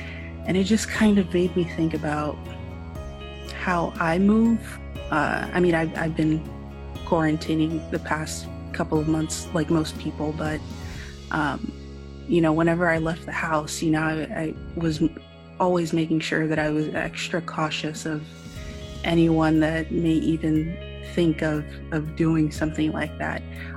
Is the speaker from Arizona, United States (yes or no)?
no; Miami, Florida, United States; now in Gainesville, United States; I'm from Miami, Florida. But now I live in Gainesville because I attended the University of Florida.